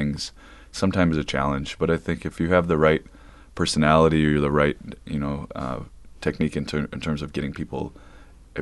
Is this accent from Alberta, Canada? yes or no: no; Montreal, Quebec, Canada; born there; My dad is from Montreal. I was born in Montreal. I'm fourth generation Quebecois